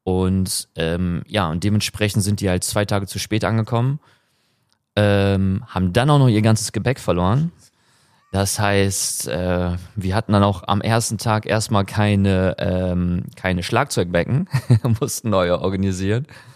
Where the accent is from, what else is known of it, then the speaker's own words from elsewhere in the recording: Münster, North Rhine-Westphalia, Germany; Ich habe lange Zeit in Münster gelebt, ich komme aus der Ecke, ich habe da studiert